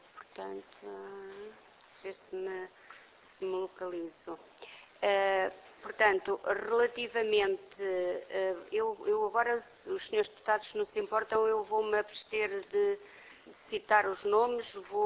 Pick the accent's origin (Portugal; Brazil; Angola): Portugal; nós todos somos do Portugal